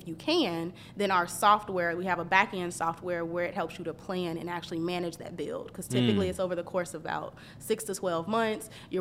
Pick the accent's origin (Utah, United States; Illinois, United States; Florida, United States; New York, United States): Illinois, United States; Chicago; because I told you I'm from Chicago, and Chicago is not like I came to the South.